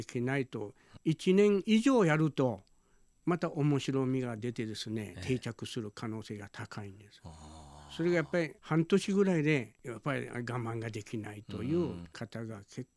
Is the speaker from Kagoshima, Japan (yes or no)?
yes; Kagoshima, Japan; born there; moved away as an adult; now in Okinawa, Japan; いや、私生まれは鹿児島なんです